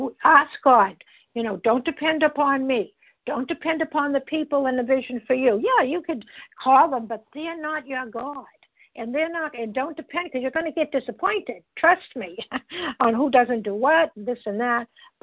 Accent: Massachusetts, United States; I'm from Massachusetts.

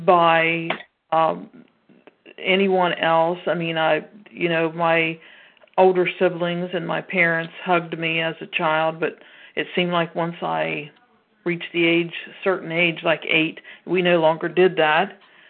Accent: Ohio, United States; I'm from Ohio, southeastern Ohio.

